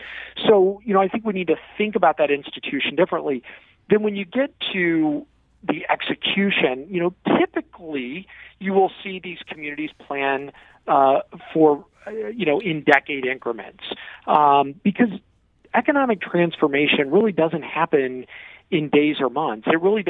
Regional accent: Granite City, Illinois, United States; I grew up in Granite City, Illinois, in the Metro East, really having strong relationships with the Metro East.

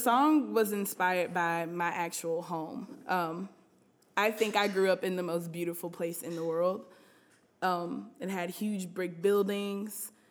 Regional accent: St. Louis, Missouri, United States; No, I grew up here on the north side, actually like two blocks from where we are.

